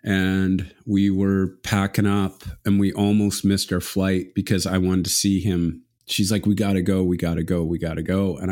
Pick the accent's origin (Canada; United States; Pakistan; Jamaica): Canada; as a kid growing up in Canada, getting picked by your favorite team.